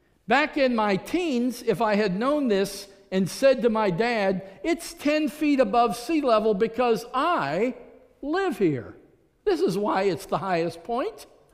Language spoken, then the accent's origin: English; New Orleans, Louisiana, United States; born there; I was born in New Orleans, and so in preparation for this week, I went ahead and looked at topo maps, because if you're born in New Orleans, the truth is we are a city that was built below sea level.